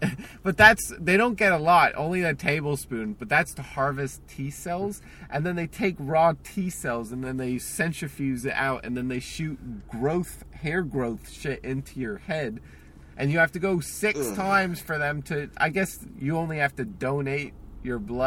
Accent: New Jersey, United States; I'm from New Jersey, so like I have just an abrasive personality.

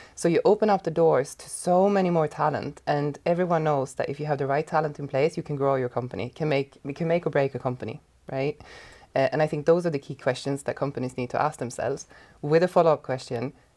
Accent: Sweden; English is a second language; moved away as an adult; also born or lived in Ireland; I'm originally from Sweden, but I lived in Ireland for almost 16 years

